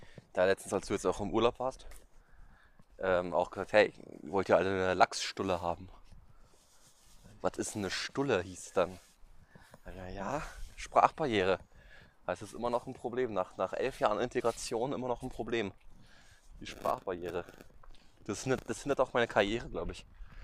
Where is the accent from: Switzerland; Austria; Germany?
Germany; da kommt mir als Deutscher das Kotzen.